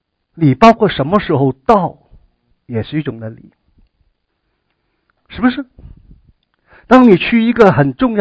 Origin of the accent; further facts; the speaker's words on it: China; 我们中国人应该很明白什么叫做礼嘛，对不对？我们中国人称为礼仪之邦